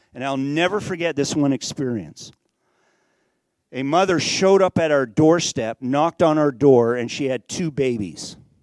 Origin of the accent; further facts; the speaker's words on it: Nigeria; I grew up and I was born in West Africa. I was born in Nigeria. My folks worked in Niger. Niger is mostly in the Sahara Desert.